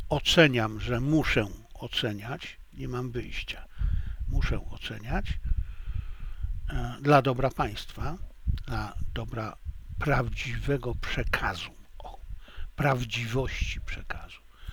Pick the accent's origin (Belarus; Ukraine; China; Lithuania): China; now in Poland; mimo tego, że jestem Chińczykiem, uważam się za Chińczyka